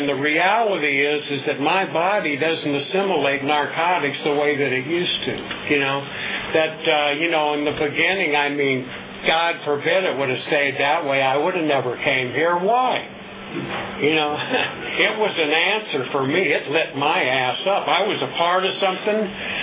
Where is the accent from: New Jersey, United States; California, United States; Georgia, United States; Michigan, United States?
California, United States; Compton; now in Ventura, United States; And originally, I'm from Compton. I was born in Compton, and it was the area that I started out in. And now I live in Ventura